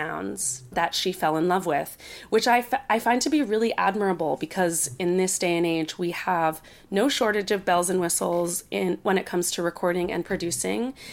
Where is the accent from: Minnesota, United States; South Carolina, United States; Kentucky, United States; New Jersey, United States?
New Jersey, United States; Princeton; she ended up coming to Princeton, New Jersey for college, which is incidentally my hometown.